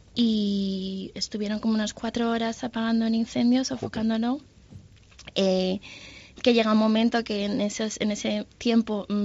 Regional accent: Valencia, Valencian Community, Spain; Me escucharon el acento, ah, que de dónde eres, y yo, uy, pues de Valencia

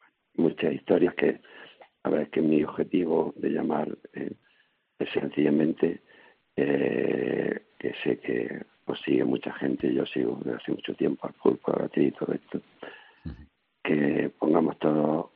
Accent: Almería, Andalusia, Spain; now in Marbella, Spain; soy almeriense, asignado en Marbella, ya tengo 72 años

